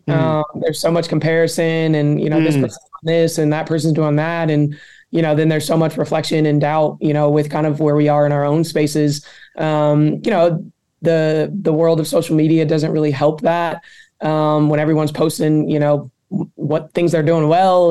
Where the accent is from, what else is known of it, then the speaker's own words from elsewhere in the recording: Detroit, Michigan, United States; I'm from Detroit, so it's just who I am, blue collar, gritty